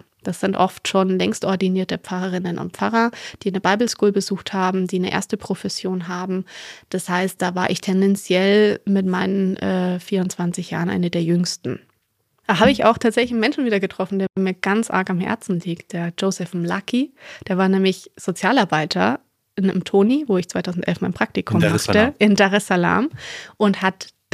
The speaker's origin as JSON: {"language": "German", "region": "Bavaria", "country": "Germany", "tie": "born or raised there", "also_born_or_lived": "Hanover", "said": "Gut, jetzt bin ich in Hannover geboren, aber habe eben doch seit meinem dritten Lebensjahr immer in Bayern gelebt."}